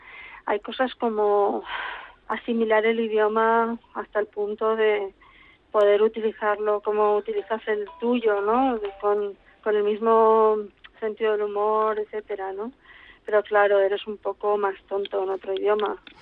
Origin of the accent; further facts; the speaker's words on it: Madrid, Community of Madrid, Spain; Entonces, por un lado, pues sí, claro, me siento madrileña.